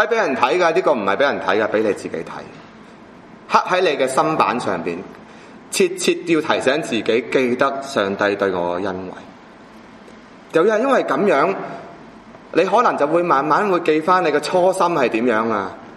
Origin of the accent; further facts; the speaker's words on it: China; 即系新年农历，我哋中国人嘅新年前嘅岁晚